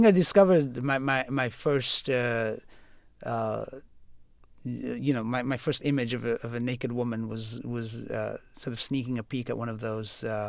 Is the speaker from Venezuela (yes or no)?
no; Bradford, Yorkshire and the Humber, United Kingdom; born or raised there; now in United States